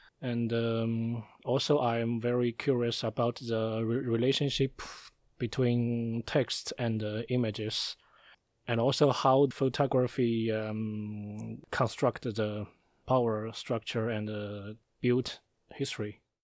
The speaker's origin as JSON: {"language": "English", "region": "Sichuan", "country": "China", "tie": "born or raised there", "second_language": "English", "moved": "as an adult", "lives_now": "The Hague, Netherlands", "said": "I came to The Hague. In May 12, 2008, there was a very huge earthquake in my hometown in Sichuan province in China."}